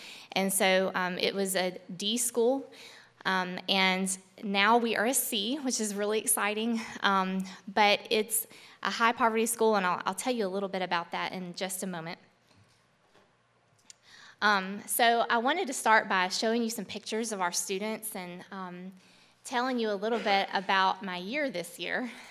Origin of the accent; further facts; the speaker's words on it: Grant Parish, Louisiana, United States; I grew up in Grant Parish, right across the Rapides line, and actually grew up with Tyler Meeker over there.